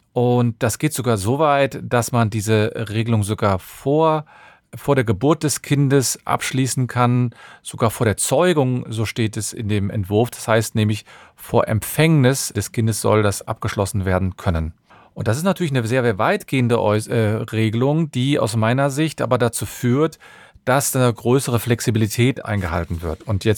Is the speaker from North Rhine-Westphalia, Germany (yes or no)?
yes; Cologne, North Rhine-Westphalia, Germany; Ich bin Fachanwalt für Familienrecht und ich komme aus Köln.